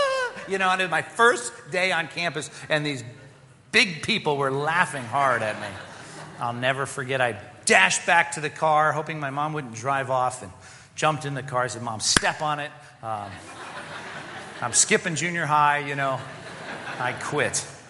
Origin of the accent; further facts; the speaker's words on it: Long Beach, California, United States; I grew up in Long Beach, by the way.